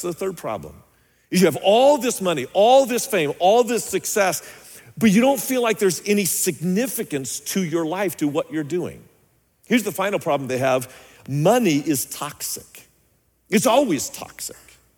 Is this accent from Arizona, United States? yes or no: yes; Phoenix, Arizona, United States; I'm from Phoenix. I'm coming here to escape.